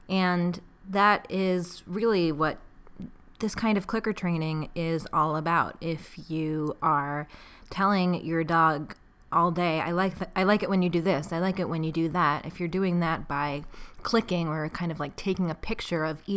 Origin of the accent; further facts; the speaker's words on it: New York City, New York, United States; Now, I say this as a New Yorker with a New York dog and a New York training business, and so I haven't trained dogs so much in other places. I haven't really lived in that many other places